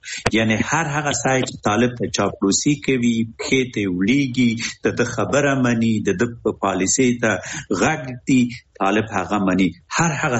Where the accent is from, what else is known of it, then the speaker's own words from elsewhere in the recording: Afghanistan; now in Japan; مونږ هم د جاپان یو مونږ هم افغانان یو